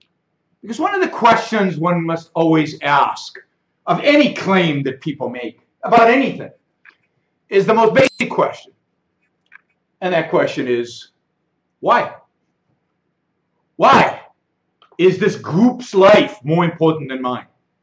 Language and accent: English; Israel; English is a second language; I grew up, as I think many of you know, I grew up in Israel.